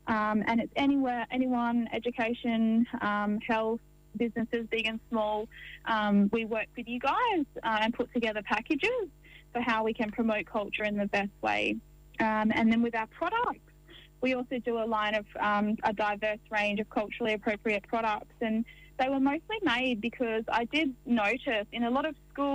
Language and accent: English; Perth, Western Australia, Australia; So I am a Yamaji Noongar Yorga. My family are witty people. We always went through my grandmother's the maternal line. So we grew up knowing that we were Yamaji people. We're witty people from near out near Murrawar. But I have lived in Perth all my life